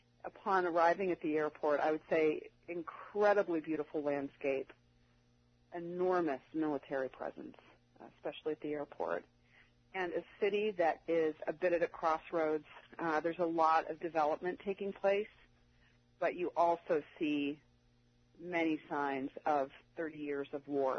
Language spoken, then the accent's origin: English; United States; there was any animosity towards me as an American or as a foreigner from Afghans.